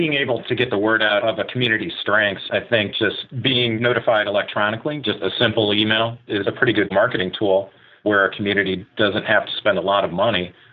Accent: Michigan, United States; moved away as an adult; also born or lived in Indiana; now in Chicago, United States; I'm a Midwesterner. I grew up in Michigan and went to Indiana University and then have lived in Chicago for the past 15, 20 years.

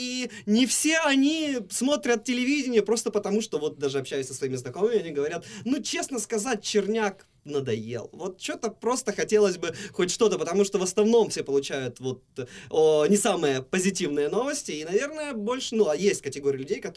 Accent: Shchastia, Luhansk Oblast, Ukraine; born there; Ну, на самом деле, я просто родился в Счастье

